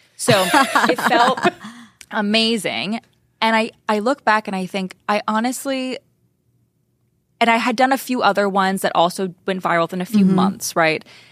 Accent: West Virginia, United States; now in Nashville, United States; I live in Nashville, but I'm from West Virginia originally.

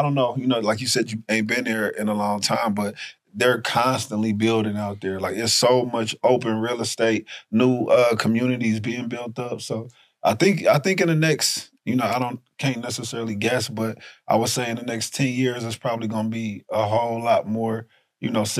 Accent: Dayton, Ohio, United States; I'm from Dayton, Ohio, you know what I'm saying? It's not a lot of opportunity there

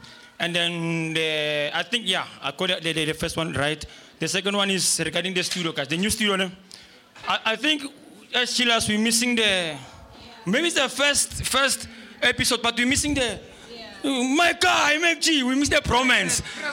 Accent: Tembisa, Gauteng, South Africa; Yeah, all the way from Tembisa.

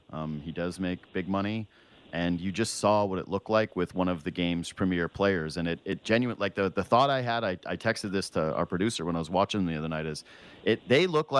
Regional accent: Canada; when I was growing up in Northwestern Canada in the 90s

